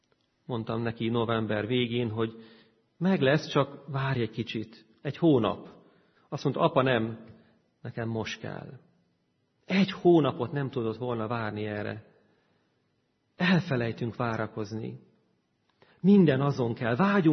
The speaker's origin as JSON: {"language": "Hungarian", "region": "Transylvania", "country": "Romania", "tie": "born or raised there", "said": "én Erdélyben nőttem föl, ott sokkal rosszabb volt a helyzet"}